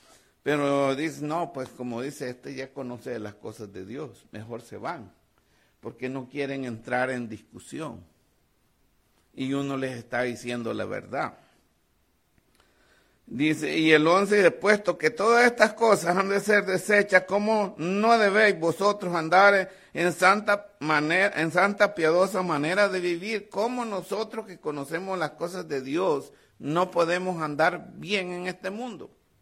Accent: El Salvador; moved away; yo me acuerdo de cuando tenía como 17 años allá en mi país, El Salvador

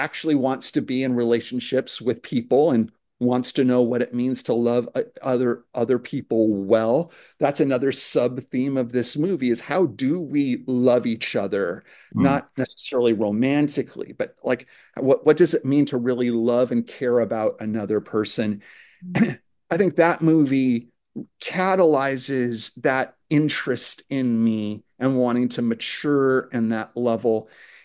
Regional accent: Seattle, Washington, United States; So I grew up in Seattle, Washington, and my father was a is or was he's still with us.

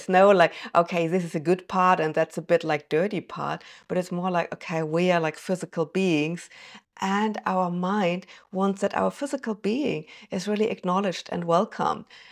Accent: Germany; English is a second language; I'm based in Germany, and I'm originally from Germany, so English is my second language.

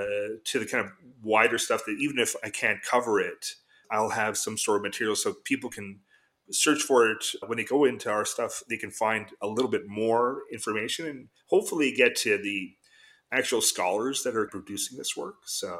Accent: Canada; We're Canadian. Like, I'm a Canadian, so you're generally a little more left of center.

